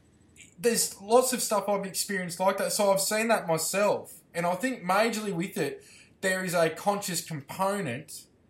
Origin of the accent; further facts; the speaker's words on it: Albury, New South Wales, Australia; I went to Albury, my hometown, called out my family